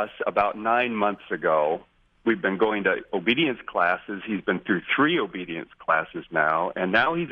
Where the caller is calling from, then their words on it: Anchorage, Alaska, United States; from Anchorage.